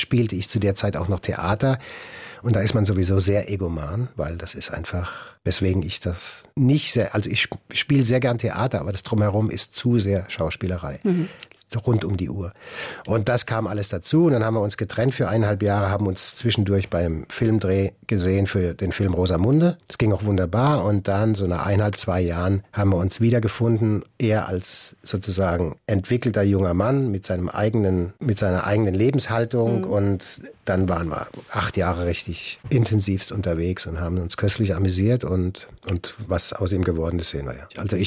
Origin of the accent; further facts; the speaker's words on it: Mannheim, Baden-Württemberg, Germany; accent: Mannheim dialect; Jetzt als Mannheimer